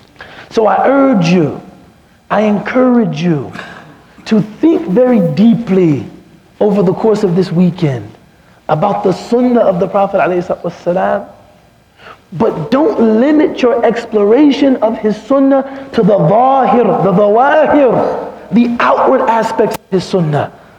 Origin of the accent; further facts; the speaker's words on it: Chicago, Illinois, United States; I'm from Chicago, he may be nervous.